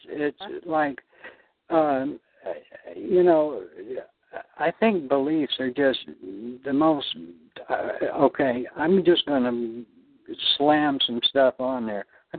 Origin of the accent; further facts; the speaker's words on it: New Jersey, United States; born there; accent: Northern; moved away; I had a Northern accent at the time. I was born in New Jersey. Well, I had to learn how to talk Southern style real quick just for survival.